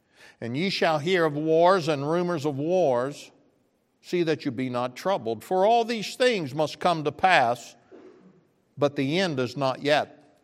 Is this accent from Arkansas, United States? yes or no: yes; Arkansas, United States; And I said, Lord, I'm from Arkansas. This ain't so bad.